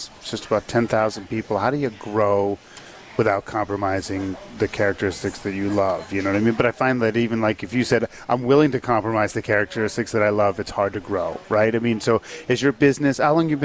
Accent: Massachusetts, United States; I grew up on the ocean, right? I grew up in the North Shore of Boston, and I spent a lot of time in the ocean.

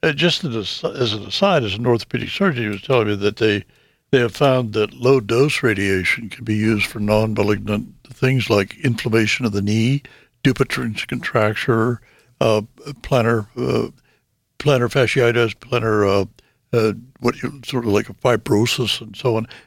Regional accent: Indiana, Pennsylvania, United States; Tiffany went to IUP for her nursing. That's my hometown, Christmas Tree Capital of the World.

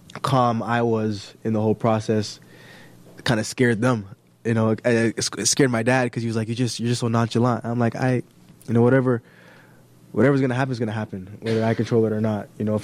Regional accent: Canada; I am Canadian

